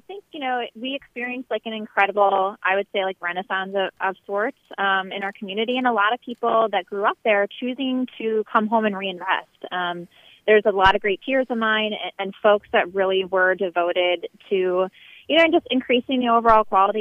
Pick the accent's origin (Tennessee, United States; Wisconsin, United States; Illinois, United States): Wisconsin, United States; Eau Claire; Yeah, so I grew up here in the Eau Claire area. I was born and raised, grew up on a dairy farm in Eau Claire